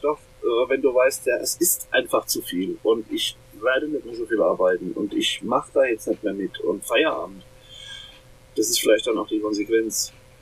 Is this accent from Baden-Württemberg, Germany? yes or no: no; Lower Saxony, Germany; Ich komme aus der Jade-Ecke her